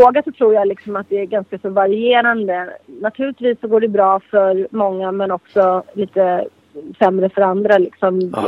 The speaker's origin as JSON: {"language": "Swedish", "country": "Thailand", "said": "Alltså som thailändare. Så det finns ett starkt band mellan thailändare."}